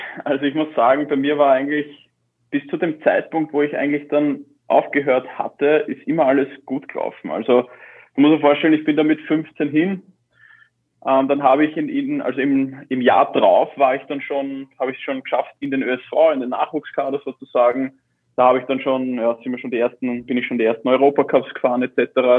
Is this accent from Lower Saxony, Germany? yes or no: no; Baden-Württemberg, Germany; ich komme ja doch aus Baden